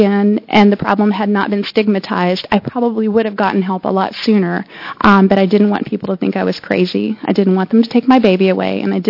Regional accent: Portland, Oregon, United States; I'm from Portland

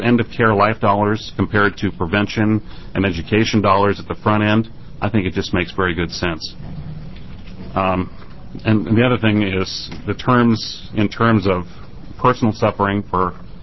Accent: Gresham, Oregon, United States; from Gresham.

